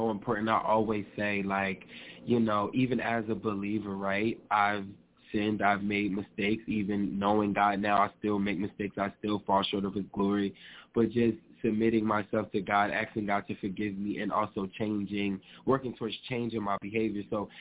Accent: New Jersey, United States; I'm from New Jersey.

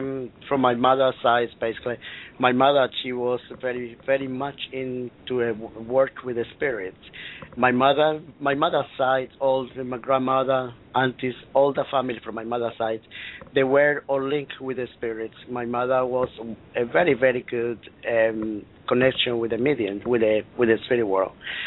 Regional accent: Colombia; first language Spanish; English is a second language; now in United Kingdom; basically I'm come from South America in Colombia. I've been in the UK now for the past 35 years

